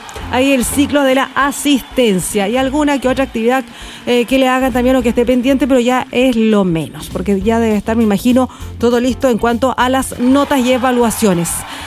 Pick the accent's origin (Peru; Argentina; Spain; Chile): Chile; Concepción, Biobío; porque si somos de Conce, tenemos que apoyar al Conce